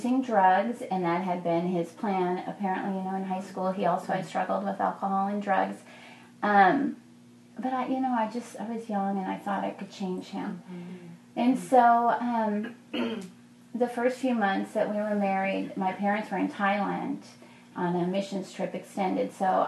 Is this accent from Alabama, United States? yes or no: no; Texas, United States; He was from Louisiana, I was from Texas.